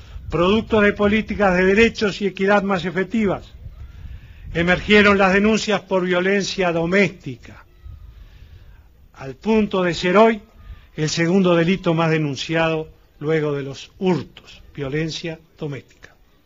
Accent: Uruguay; como presidente, pero también como ciudadano uruguayo

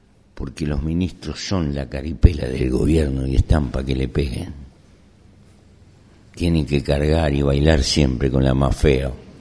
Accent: Uruguay; somos embajadores del Uruguay

